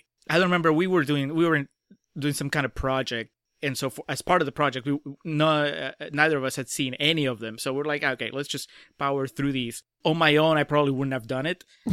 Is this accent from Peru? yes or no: yes; Peru; now in United States; I lived in Peru. I'm from Peru.